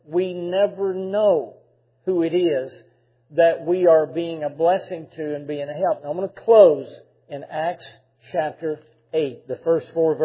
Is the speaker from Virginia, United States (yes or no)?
no; Dayton, Tennessee, United States; And the Trail of Tears, and that this trail goes right up through my hometown in Dayton, Tennessee.